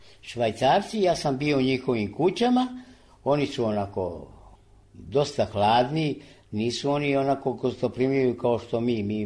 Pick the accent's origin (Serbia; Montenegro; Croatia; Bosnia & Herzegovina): Serbia; Mi smo, naši Srbi iz dijaspore, su napravili ogromne objekte po selima, koji su prazni.